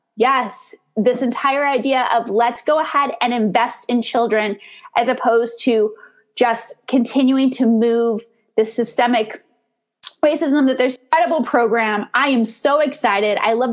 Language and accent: English; Indiana, United States; born there; even though my husband's from Indiana and I was born in Indiana, but still.